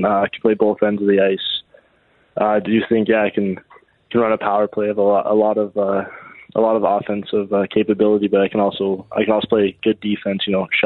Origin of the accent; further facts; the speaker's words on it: Calgary, Alberta, Canada; know a lot of people that come to the games every night from Calgary, and it's really cool to play for my hometown